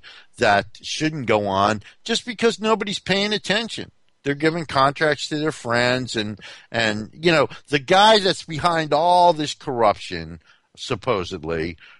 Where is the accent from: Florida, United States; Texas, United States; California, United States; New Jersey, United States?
New Jersey, United States; Newark; And I'm from Newark, New Jersey.